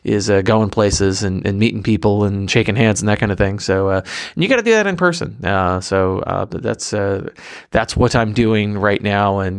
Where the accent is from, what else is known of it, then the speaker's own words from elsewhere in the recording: California, United States; I mean, I'm from California. I've had good Mexican food